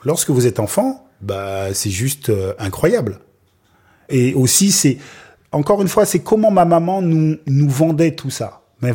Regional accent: Anse-Bertrand, Guadeloupe, France; Parce que moi, je viens d'Anse-Bertrand. Il n'y a pas des pylônes électriques aussi grands comme ça.

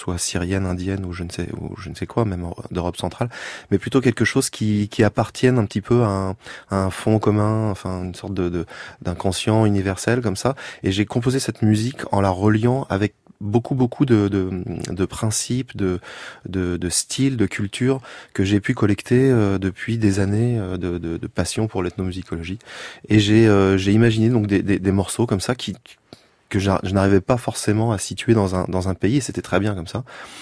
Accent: Normandy, France; also born or lived in Nantes; Je suis français, je suis né à Nantes, mais je suis plutôt normand.

